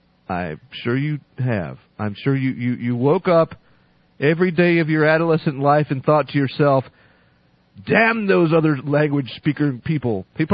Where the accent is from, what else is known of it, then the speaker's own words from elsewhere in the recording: North Carolina, United States; we're gonna start off the show today with a story right out of my home state of North Kakilaki, North Carolina.